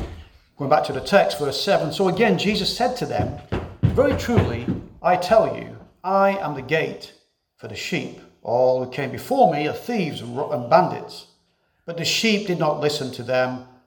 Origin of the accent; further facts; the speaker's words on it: England, United Kingdom; Well, I grew up in Northern England, a place known for raising wool sheep on the moors.